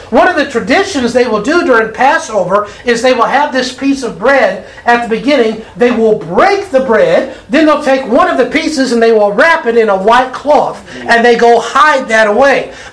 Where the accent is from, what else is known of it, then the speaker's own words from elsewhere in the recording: Bowling Green, Kentucky, United States; This is my old stomping grounds. I grew up in Bowling Green. And my best friend in high school was from Smith's Grove.